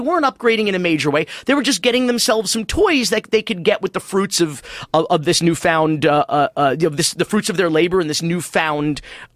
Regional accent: Miami, Florida, United States; also born or lived in Fort Myers, United States; I mean, we grew up in Miami. I was born in a place called Fort Myers, Florida, on the West Coast.

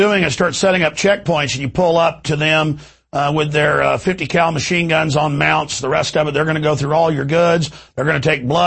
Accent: Rockwall, Texas, United States; I grew up in Rockwall outside Dallas and watched the police steal the drugs

